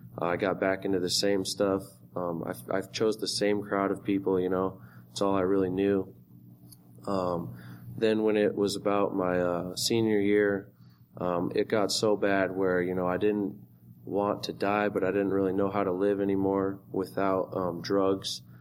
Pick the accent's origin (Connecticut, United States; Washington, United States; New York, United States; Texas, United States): Washington, United States; I grew up in Washington State.